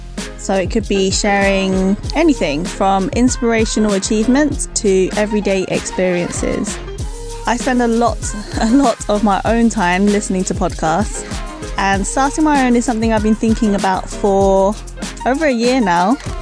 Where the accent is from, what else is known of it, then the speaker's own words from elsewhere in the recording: United Kingdom; born there; Trust me, as a British-born Chinese person, I know.